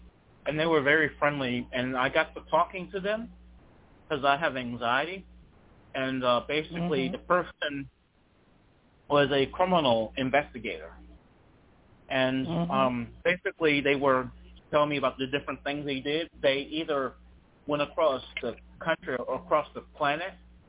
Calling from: Charlottesville, Virginia, United States; Charlottesville, Virginia.

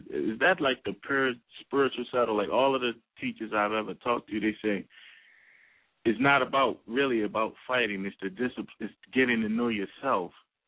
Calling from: Baltimore, Maryland, United States; I'm calling from Baltimore.

